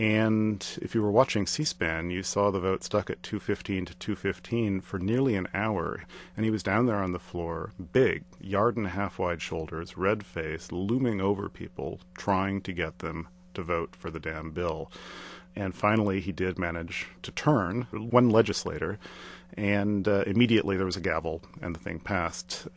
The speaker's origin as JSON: {"language": "English", "region": "Midwest", "country": "United States", "tie": "born or raised there", "said": "When I was growing up in the Midwest, the cardinal rules of socializing were you don't talk about religion and you don't talk about politics."}